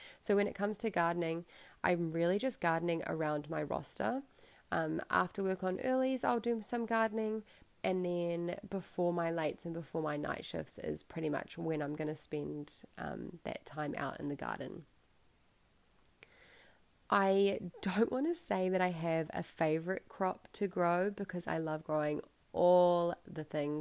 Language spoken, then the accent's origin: English; Pukekohe, Auckland, New Zealand; now in Wellington, New Zealand; I'm currently living in Wellington, New Zealand. I was originally born and raised in Pukekohe, which I would have called a small town. I'm just not sure it would be considered that anymore, and that's in South Auckland.